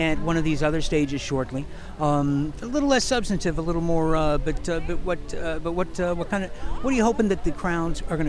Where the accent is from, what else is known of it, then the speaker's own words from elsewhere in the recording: Iowa, United States; You know, I was born and raised in Iowa, and to me, Hempfest is like a massive state fair, only without the livestock.